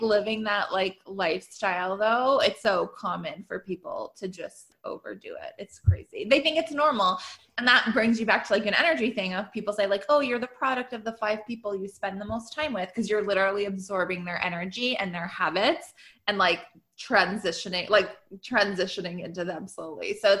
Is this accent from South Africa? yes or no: no; Canada; I'm Canadian